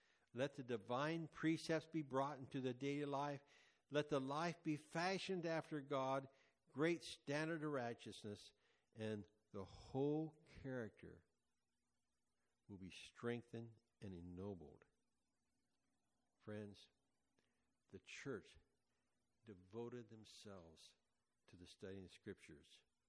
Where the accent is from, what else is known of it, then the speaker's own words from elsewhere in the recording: Quincy, California, United States; And I thought of my friend in my hometown, Quincy, California.